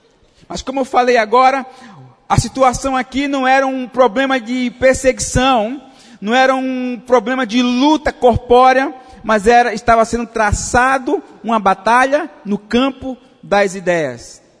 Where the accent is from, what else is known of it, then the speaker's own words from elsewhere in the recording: Maceió, Alagoas, Brazil; Eu passei um tempo morando na Bahia e os meus colegas diziam assim: rapaz, vamos para a praia. Eu falei: bicho, eu não vou sair da minha terra, Maceió, para tomar banho de praia aqui.